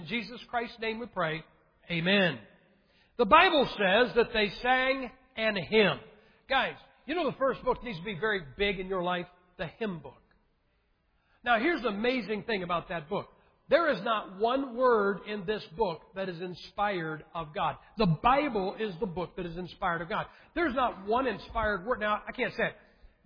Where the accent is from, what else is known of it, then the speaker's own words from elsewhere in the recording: Ohio, United States; I know you guys count yourself as the South, and I'm from Ohio.